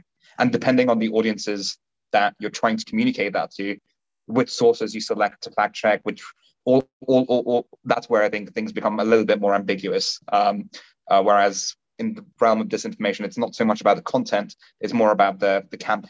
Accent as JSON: {"language": "English", "town": "Stone", "region": "West Midlands", "country": "United Kingdom", "tie": "born or raised there", "said": "My hometown, Stone, happened to be one of the highest Brexit voting places in all of the UK."}